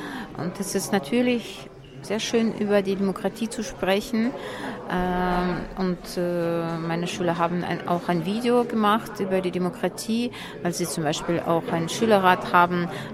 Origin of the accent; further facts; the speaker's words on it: Odesa, Odesa Oblast, Ukraine; German is a second language; Ich komme aus Odessa, aus der Ukraine.